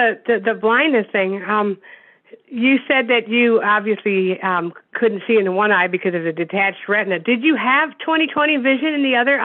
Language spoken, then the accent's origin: English; Janesville, Wisconsin, United States; also born or lived in Milwaukee; Now, interestingly enough, I'm actually from Wisconsin. I grew up in Janesville. I was born in Milwaukee, but I grew up in Janesville